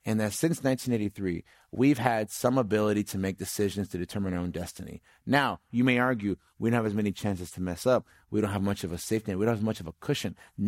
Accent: East Palo Alto, California, United States; and even growing up in East Palo Alto, you have this sense of the man

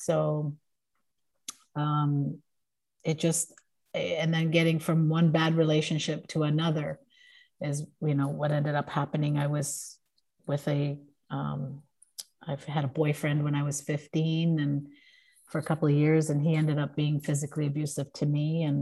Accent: Sicily, Italy; also born or lived in Toronto, Canada; I grew up in Italy, in Sicily. When I was little, I was born in Toronto, but my parents lived in Sicily

